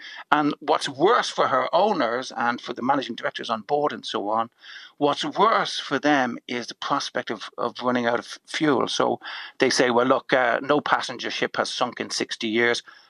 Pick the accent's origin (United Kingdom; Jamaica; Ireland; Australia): Ireland; Irish people, you know, I'm Irish myself